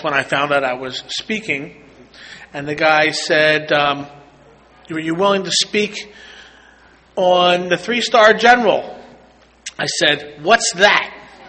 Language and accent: English; Philadelphia, Pennsylvania, United States; Figured they would get somebody local. I'm from Philly area.